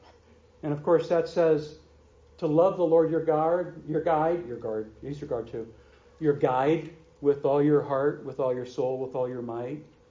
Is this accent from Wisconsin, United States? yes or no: no; St. Louis, Missouri, United States; I remember as a kid growing up in St. Louis, we'd go down to the Gateway Arch